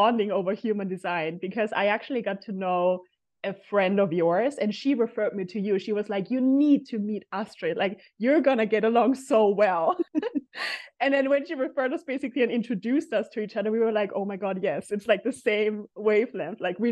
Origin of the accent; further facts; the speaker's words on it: Austria; English is a second language; So I'm from Austria. And currently I'm also at my family's place here in Austria